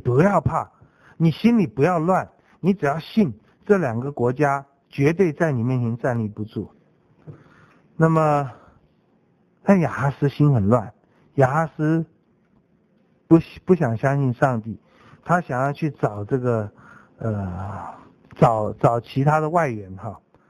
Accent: China; 用我们中国人讲法是真命天子

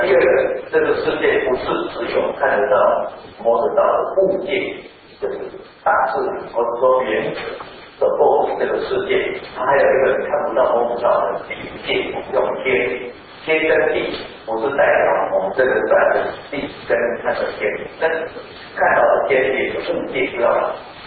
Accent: Taiwan; 我们台湾人来讲，我们跟羊的关系其实没有那么密切。

